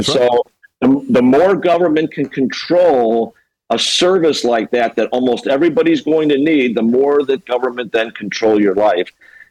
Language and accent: English; Chicago, Illinois, United States; I'm from Illinois. I'm from Chicago.